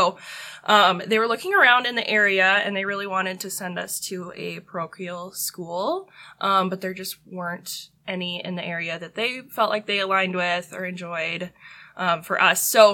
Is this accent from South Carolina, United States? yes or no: yes; South Carolina, United States; moved away as an adult; I grew up in South Carolina my whole life until I went to college in Minnesota and then made my way over here.